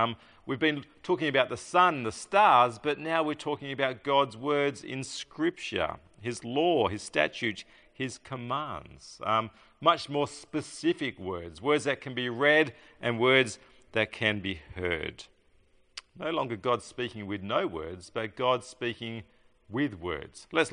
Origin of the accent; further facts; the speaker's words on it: Katanning, Western Australia, Australia; growing up in Katanning on a farm, we used to go at times on a warm night and lay on the lawn and look up at the sky